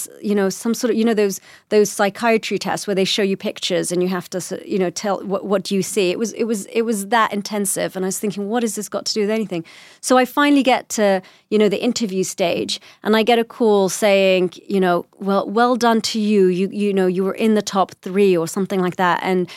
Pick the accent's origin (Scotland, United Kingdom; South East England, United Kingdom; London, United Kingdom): London, United Kingdom; born there; first language English; I was born in London. English is my first language.